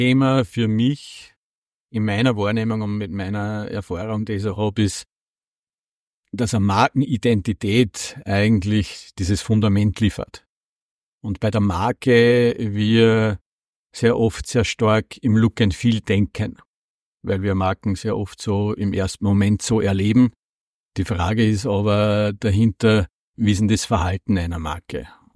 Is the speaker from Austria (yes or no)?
yes; Schärding, Upper Austria, Austria; Ja, wie gesagt, ich komme aus Oberösterreich, aus Schärding ganz genau